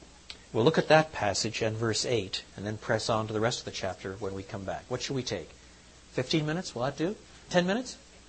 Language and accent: English; Quebec, Canada; I was brought up in French Canada, and I can no more say genre than I can say foyer.